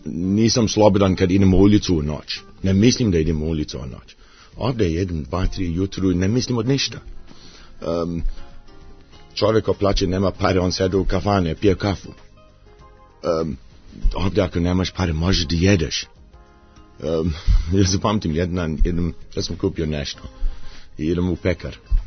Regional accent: Johannesburg, Gauteng, South Africa; born there; Serbian is a second language; Ja sam rođen u Južnoj Africi, u Johannesburg.

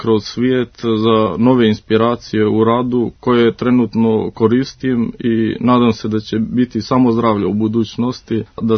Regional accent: Prijepolje, Šumadija and Western Serbia, Serbia; Tako je, rođen sam u Prijepolju, sem što mi je otac porijeklom iz Berana, majka iz Prijepolja, rođen sam pored praktično manastira Mileševa

